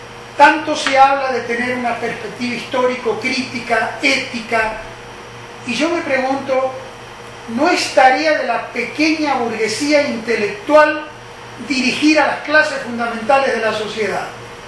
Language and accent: Spanish; Argentina; de lo que era esta sociedad capitalista dependiente de Argentina. Y yo trabajé mucho con adolescentes en mi país